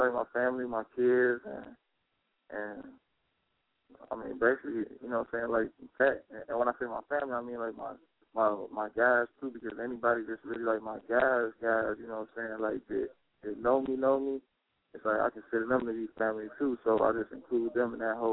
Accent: Chicago, Illinois, United States; I'm from Chicago. You know what I'm saying? From the west side, to be specific. You know what I'm saying? But then I switched it up and moved around.

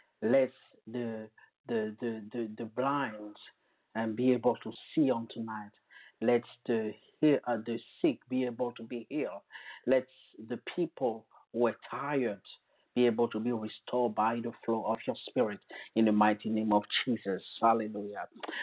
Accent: Côte d’Ivoire; accent: French; first language French; English is a second language; moved away as an adult; now in United States; I've come originally from Africa, from Ivory Coast. So my first language is French, as you can hear in my accent.

